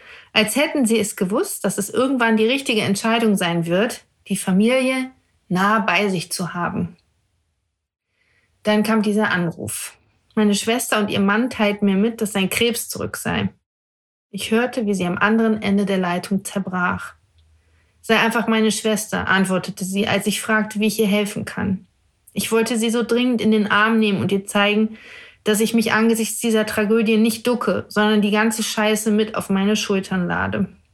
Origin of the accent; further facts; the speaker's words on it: North Rhine-Westphalia, Germany; born there; Die eine Hälfte sehnt sich nach meinem Wohnort Brandenburg, die andere nach Nordrhein-Westfalen, da wo ich geboren bin.